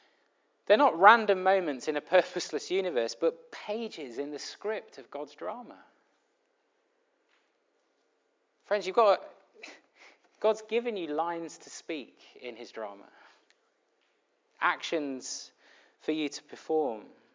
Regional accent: United Kingdom; I know it's easy to feel cynical about life, particularly as a Brit. We're so cynical.

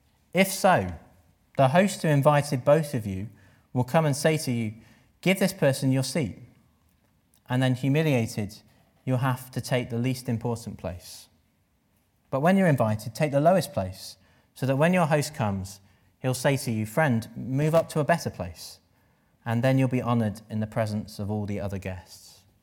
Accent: England, United Kingdom; We're British, perhaps. We're polite.

